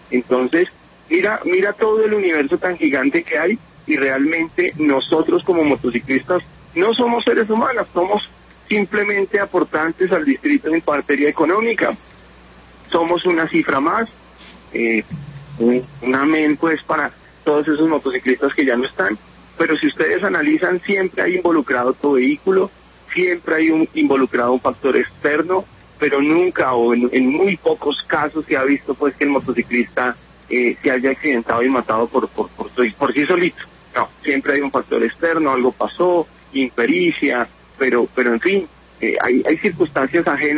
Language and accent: Spanish; Colombia; ¿dónde están esas políticas públicas que salvaguarden la vida de nosotros como colombianos?